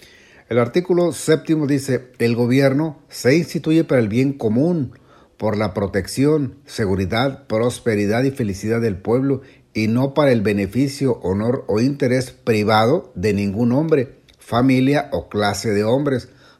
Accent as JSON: {"language": "Spanish", "country": "Mexico", "said": "Como ciudadano mexicano dedicado al derecho"}